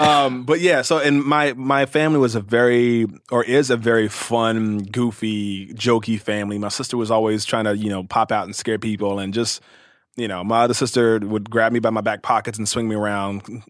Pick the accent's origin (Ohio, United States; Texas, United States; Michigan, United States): Ohio, United States; Cincinnati; also born or lived in Louisville, United States; I was born in Louisville, Kentucky, and raised in Cincinnati, Ohio. So I was I'm raised in the Midwest, and my family's all from Kentucky and Tennessee.